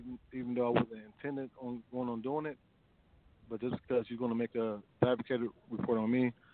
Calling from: Detroit, Michigan, United States; I'm calling from Detroit.

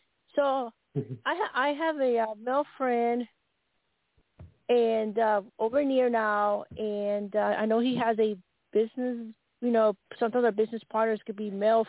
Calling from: Colorado, United States; Oh, hi, Joe and Ken. … Colorado.

